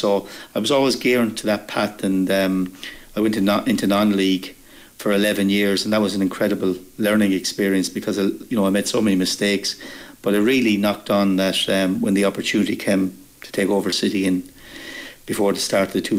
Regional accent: Connacht, Ireland; growing up in Roscommon, there was no underage soccer.

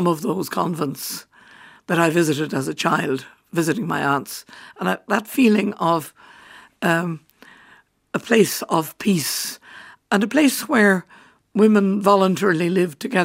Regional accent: Cork, Munster, Ireland; I grew up in Cork

